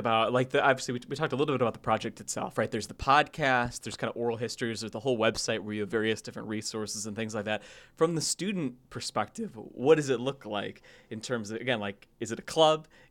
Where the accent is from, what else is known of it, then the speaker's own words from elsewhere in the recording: Sandwich, Illinois, United States; Like, I grew up in Sandwich, Illinois, you know, rural, rural school.